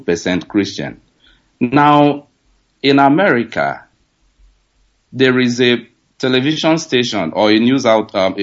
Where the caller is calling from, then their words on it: Lincoln, Nebraska, United States; I'm calling you from Lincoln, Nebraska.